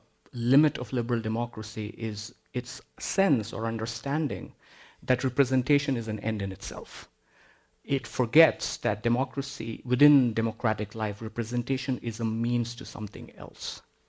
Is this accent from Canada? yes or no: no; India; now in England, United Kingdom; when I was growing up in India in the 90s and before moving to England in the early 2000s